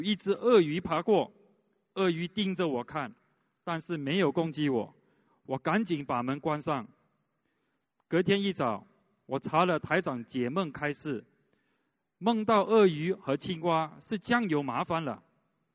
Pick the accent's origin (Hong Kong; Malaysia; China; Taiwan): Malaysia; 我是来自马来西亚的